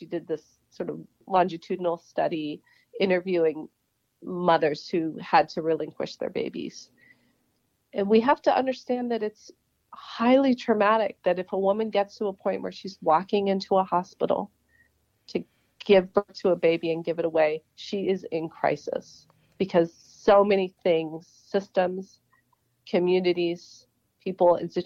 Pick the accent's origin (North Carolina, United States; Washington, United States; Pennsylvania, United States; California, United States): Washington, United States; I grew up sailing here in the Puget Sound, in the Pacific Northwest.